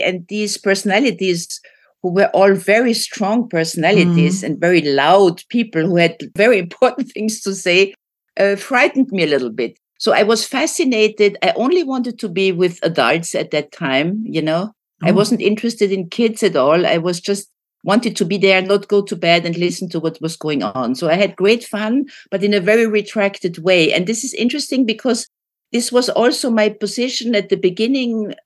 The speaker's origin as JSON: {"language": "English", "region": "Vienna", "country": "Austria", "tie": "born or raised there", "said": "Well, I was born in Vienna, which you could still call the after-war Vienna. I was born 1950, but everything was still very present."}